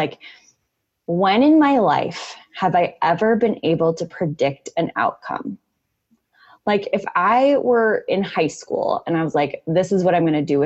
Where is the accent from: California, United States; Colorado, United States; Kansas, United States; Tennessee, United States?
California, United States; now in Minnesota, United States; I live in Minnesota right now. I'm born and raised in California, and we just went through a snowpocalypse